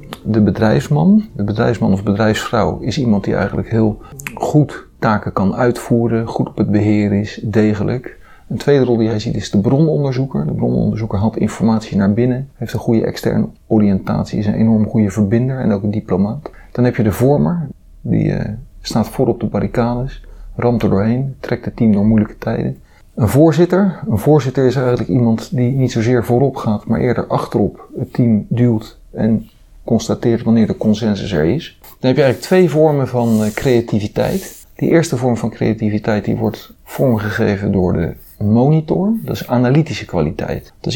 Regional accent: Leiden, South Holland, Netherlands; Ik ben geboren en getogen in Leiden

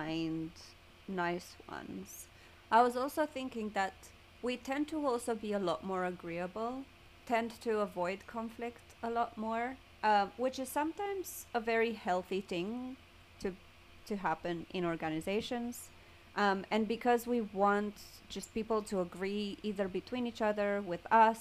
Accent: Romania; I remember just growing up in Romania

